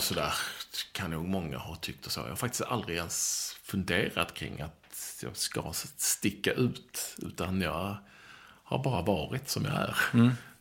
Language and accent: Swedish; Skåne, Sweden; accent: Scanian; also born or lived in Malmö